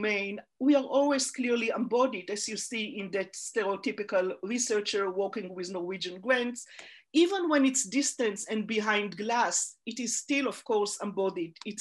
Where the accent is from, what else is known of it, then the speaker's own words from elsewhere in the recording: Israel; moved away as an adult; now in United States; I grew up in Israel, came to California, the US at 28